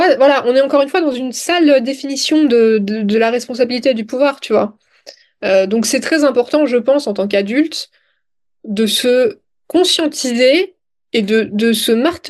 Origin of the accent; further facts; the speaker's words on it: France; je suis française. J'ai grandi en France.